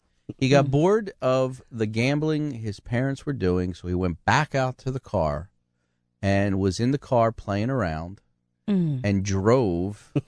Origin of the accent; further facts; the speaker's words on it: Philadelphia, Pennsylvania, United States; We grew up in Philly. You know, we were strong then. Strong in Philly.